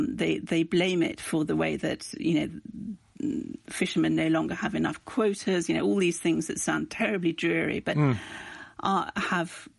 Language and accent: English; Ireland; as many Irish people